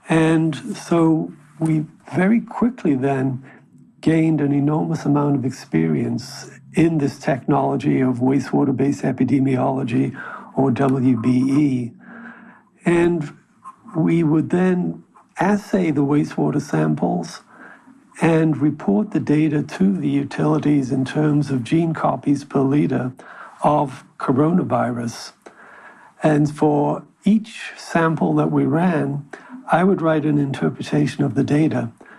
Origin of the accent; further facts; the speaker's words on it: United Kingdom; Okay, well, as I'm from Britain, so let me say